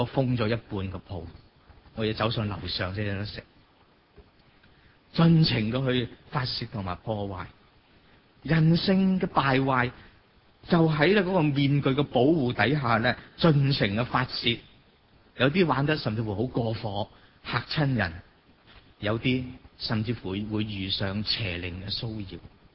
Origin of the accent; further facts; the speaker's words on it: China; 所有咧，我哋中國人認為大吉利是嘅嘢咧，全部做齊